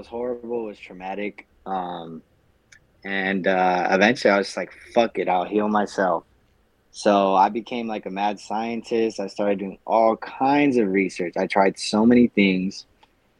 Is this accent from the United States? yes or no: yes; California, United States; But I'm 23. I grew up out here in California. I grew up in LA County